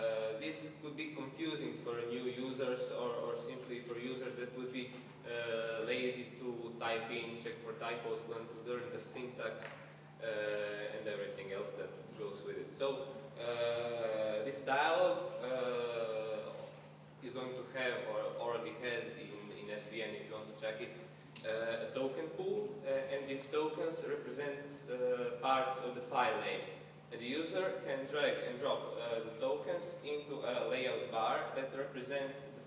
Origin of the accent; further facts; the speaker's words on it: Croatia; I'm from Croatia